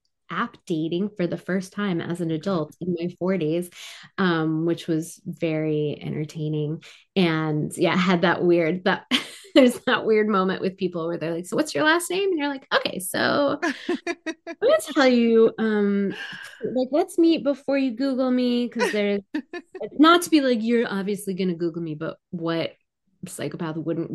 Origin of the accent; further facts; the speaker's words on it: Highland Park, Illinois, United States; also born or lived in Evanston; now in Chicago, United States; Yeah, I grew up, I was born in Evanston. I grew up in Highland Park.